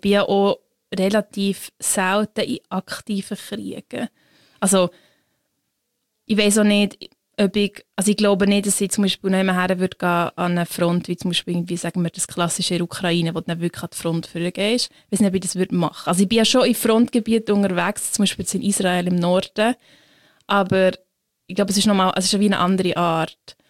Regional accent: Switzerland; ich bin unfassbar privilegiert als Schweizerin

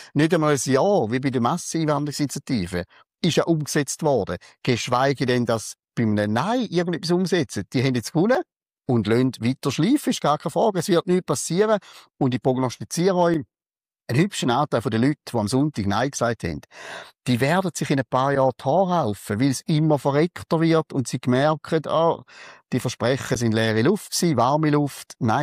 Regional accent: Appenzell Innerrhoden, Switzerland; aus meiner alten Heimat, Appenzell-Innerrhoden.

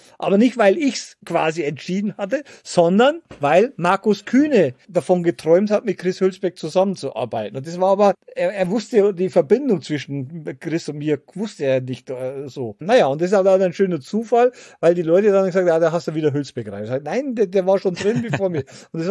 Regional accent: Bavaria, Germany; born or raised there

